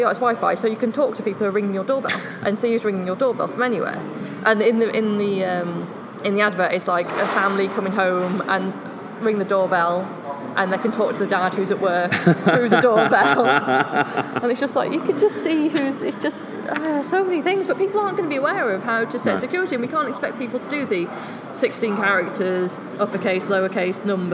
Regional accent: Wolverhampton, West Midlands, United Kingdom; I grew up in Wolverhampton, so I'm allowed to say that Birmingham people are naughty. I know my accent doesn't sound like it, but I did.

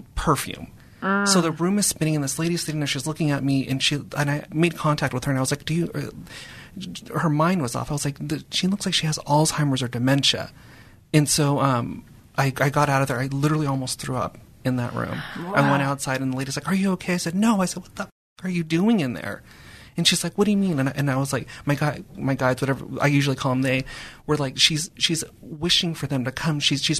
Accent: Palmdale, California, United States; I grew up in Palmdale as a little kid.

